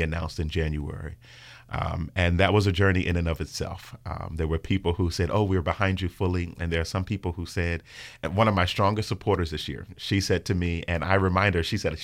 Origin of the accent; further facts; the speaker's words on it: Virginia, United States; And from growing up here in Stafford County, you know, growing up in Black Stafford County, growing up in even the rural parts of Stafford County, yeah, Wildcat Corner